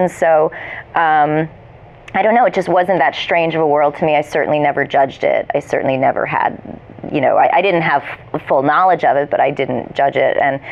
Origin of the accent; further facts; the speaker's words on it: New Jersey, United States; I grew up in New Jersey.